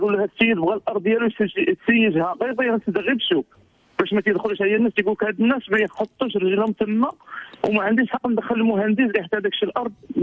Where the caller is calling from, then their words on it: Spain; انا في اسبانيا انا في اسبانيا انا كنعيط من اسبانيا